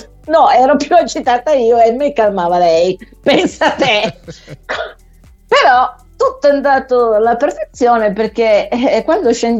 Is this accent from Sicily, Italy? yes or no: no; Turin, Piedmont, Italy; io sono di Torino